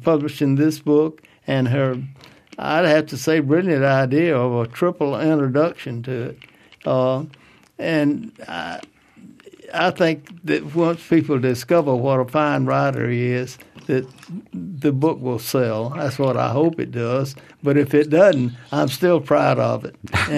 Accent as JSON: {"language": "English", "region": "Alabama", "country": "United States", "said": "several times just Thomas County would have more members than my home state of Alabama"}